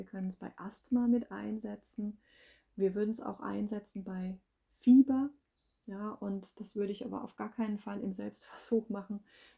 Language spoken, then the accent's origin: German; Hesse, Germany; wie man bei uns im Odenwald das Lattwerk kennt